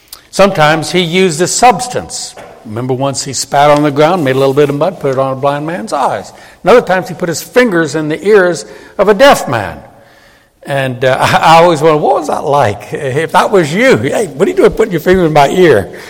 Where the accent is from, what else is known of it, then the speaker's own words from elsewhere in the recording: New Orleans, Louisiana, United States; I grew up in New Orleans, close to the Mississippi River.